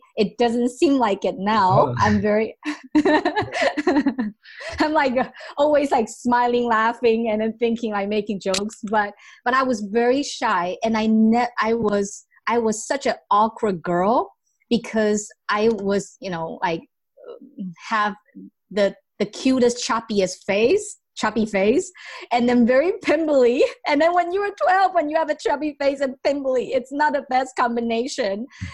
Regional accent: Taipei, Taiwan; first language Chinese; English is a second language; because my mother language is not English, it's Chinese. And then I was born in Taiwan, raised in Taipei, Taiwan, and was born there.

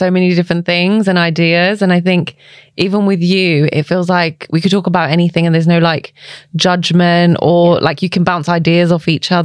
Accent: London, United Kingdom; Yeah, so born and brought up in London, but my family is from India, from Punjab.

